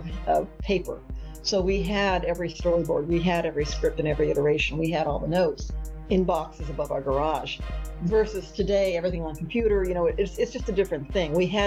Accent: Texas, United States; People actually, because I grew up in Texas, and this is still every day I pinch myself going, I can't believe I'm here.

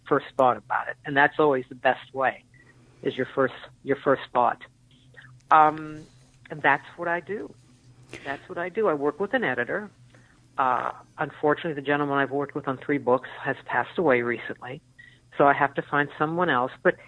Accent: New York, United States; And being a New Yorker, I write a lot of slang, especially with my cops, who I adore.

